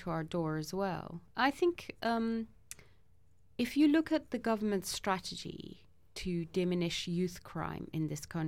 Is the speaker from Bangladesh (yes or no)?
no; Iran; Well, I grew up in Iran